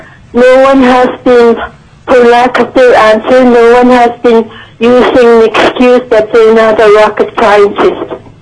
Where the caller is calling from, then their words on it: Anchorage, Alaska, United States; I'm calling from Anchorage.